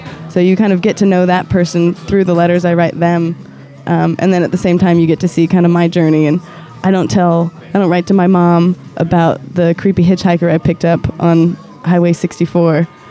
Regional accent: Las Vegas, Nevada, United States; One thing that I always tell people about growing up in Las Vegas, we went to see a lot of music, and for pretty cheap, too.

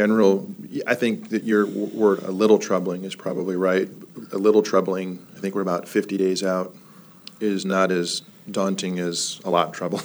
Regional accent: Reno, Nevada, United States; now in Las Vegas, United States; As you know, I'm from Reno originally, and my father was the mayor of Reno, and I went to the University of Nevada, Reno, and grew up there, and I've lived in Las Vegas and Henderson since 1999.

